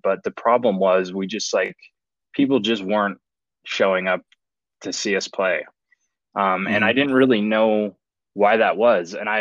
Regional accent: Utah, United States; I grew up in Utah, which is famous for its like big Mormon population. Mm-hmm. And I grew up Mormon.

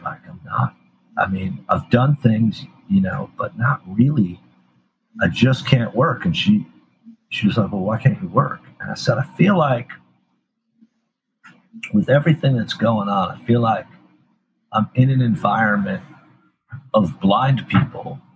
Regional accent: New Jersey, United States; I grew up in New Jersey, which is not the most open-minded place necessarily. Specifically where I grew up and within my own family and stuff, people didn't tolerate that shit.

